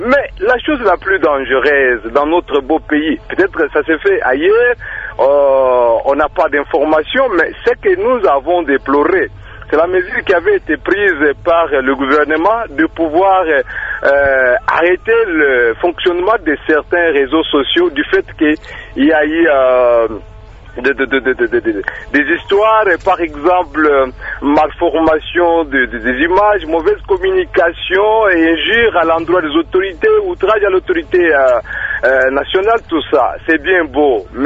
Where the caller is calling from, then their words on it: Kasaï-Central, DR Congo; Parce que ici chez nous au Kassai Central